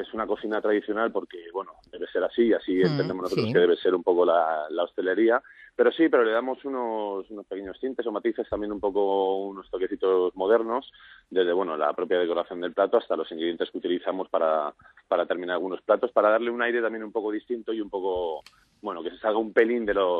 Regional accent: Madrid, Community of Madrid, Spain; tenemos los dos tenemos poco acento andaluz. Somos de Madrid de toda la vida

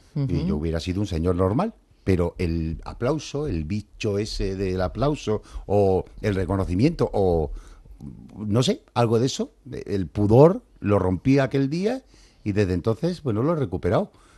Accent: Andalusia, Spain; accent: Andalusian; Pero todos nos tuvimos que quitar el acento para trabajar de actores.

